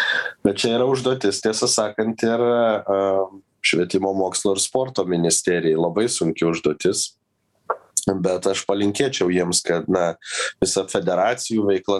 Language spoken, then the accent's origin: Lithuanian; Vilnius, Vilnius County, Lithuania; tai džiaugiuosi kaip vilnietis būdamas